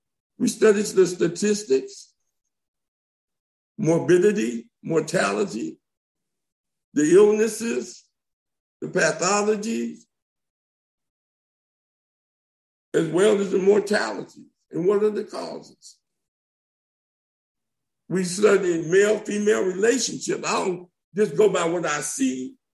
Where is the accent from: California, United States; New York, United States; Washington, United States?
California, United States; Watts; I grew up in Watts Compton. That was my world.